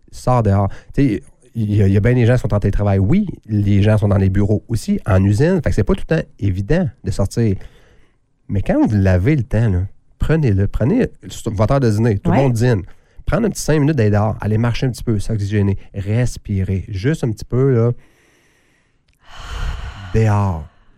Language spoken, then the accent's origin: French; Quebec, Canada; on a 4 belles saisons au Québec. Fait que d'aller dehors, là, on a les plus beaux. C'est pas parce qu'on est ici, pas parce qu'on est Canadien